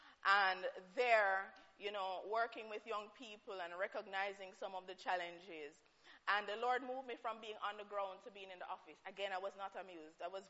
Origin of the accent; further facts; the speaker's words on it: Jamaica; moved away as an adult; now in United Kingdom; Well, I live in Jamaica, now I'm in the UK. Does that mean I'm British? Does it mean I know the way of life of the British? No, I know Jamaica life.